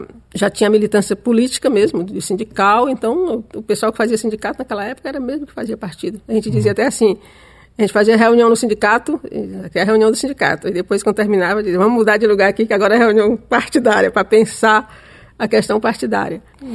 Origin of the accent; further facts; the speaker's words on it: União, Piauí, Brazil; Não, eu sou de União, a cidade da região metropolitana, fica a 60 quilômetros de Teresina.